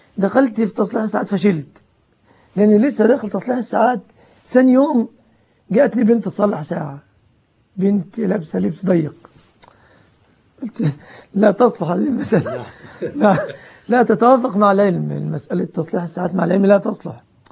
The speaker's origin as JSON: {"language": "Arabic", "country": "Egypt", "also_born_or_lived": "Yemen", "said": "اسمه كبيس عندنا في مصر"}